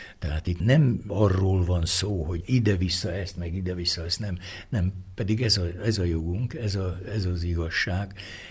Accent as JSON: {"language": "Hungarian", "country": "Hungary", "said": "mert mi magyarok vagyunk, ezt ne szégyeljük soha kimondani"}